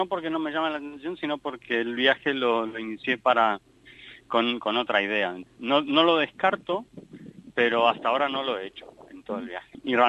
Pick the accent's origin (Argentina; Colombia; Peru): Argentina; moved away; aunque viajo con pasaporte español, soy argentino y nací ahí, y hace mucho tiempo que no vivo ahí